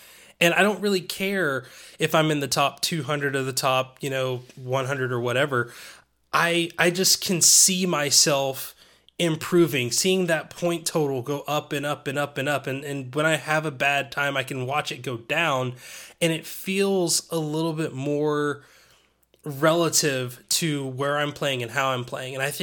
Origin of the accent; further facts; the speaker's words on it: Knoxville, Tennessee, United States; tournaments being held in my home state of Tennessee, you know, in Knoxville where I grew up